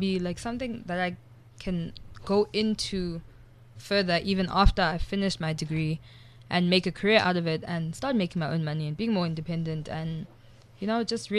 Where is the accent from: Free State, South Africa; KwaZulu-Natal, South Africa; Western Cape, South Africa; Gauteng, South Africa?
KwaZulu-Natal, South Africa; Durban; because I mean I'm from Durban, really. Yeah. Like originally I'm from Durban.